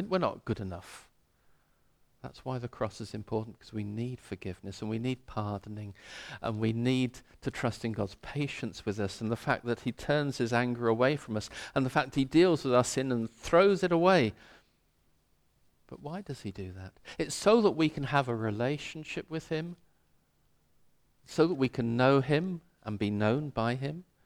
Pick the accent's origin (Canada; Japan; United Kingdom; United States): United Kingdom; London; I come from London. I don't know these things.